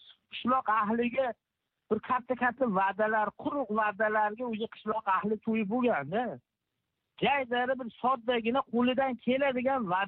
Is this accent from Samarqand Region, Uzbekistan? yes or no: no; Rishton, Fergana Region, Uzbekistan; o'zimni qishlog'im endi Rishton tumani deydi